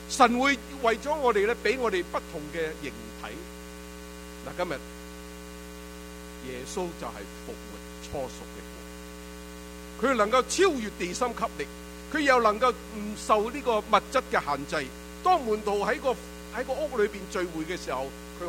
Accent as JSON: {"language": "Chinese", "country": "China", "said": "所以我们中国人应该明白这个道理"}